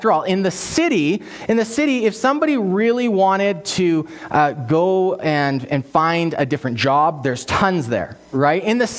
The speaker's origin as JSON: {"language": "English", "town": "Abbotsford", "region": "British Columbia", "country": "Canada", "said": "we're originally from the city. We're from Abbotsford, British Columbia."}